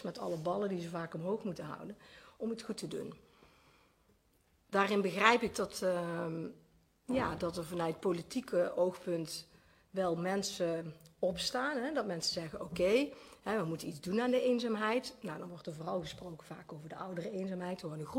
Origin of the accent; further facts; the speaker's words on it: North Brabant, Netherlands; moved away; Ik kom uit Brabant van oorsprong en ik woon sinds ruim een jaar in deze gemeente.